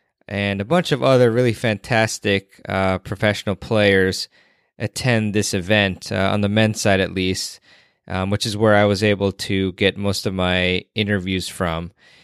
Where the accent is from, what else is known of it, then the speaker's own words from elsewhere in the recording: Washington, District of Columbia, United States; the City Open, which is in my hometown area of Washington, D.C.